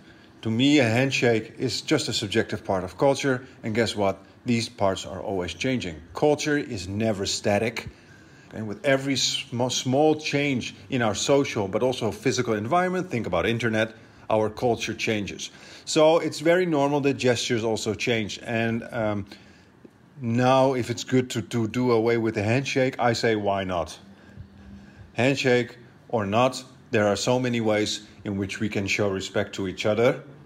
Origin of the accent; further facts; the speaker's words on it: Malaysia; as a Malaysian society, I think one of the important aspects to always consider is where do certain kind of gestures come from